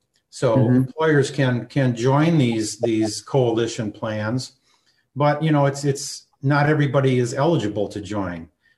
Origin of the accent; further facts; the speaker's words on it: Bloomington, Minnesota, United States; I grew up in Bloomington, Minnesota here. I'm 63 years old.